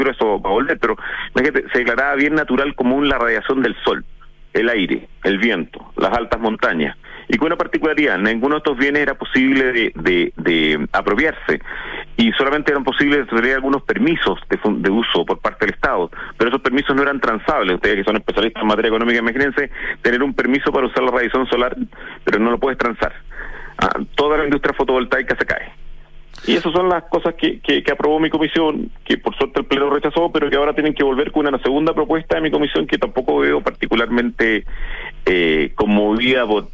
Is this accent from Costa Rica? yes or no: no; Chile; como todos somos chilenos